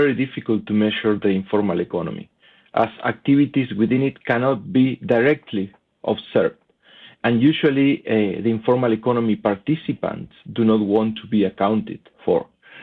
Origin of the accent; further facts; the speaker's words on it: Argentina; I'm originally from Argentina